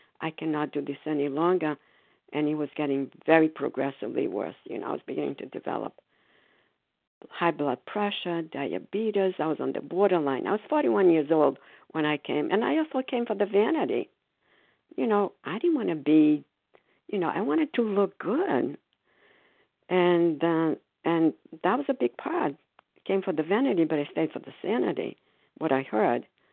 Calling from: Foxborough, Massachusetts, United States; grateful, recovered, compulsive overeater, and I'm calling from Foxborough, Massachusetts.

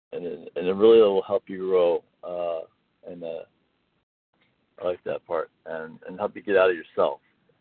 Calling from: Florida, United States; from Florida.

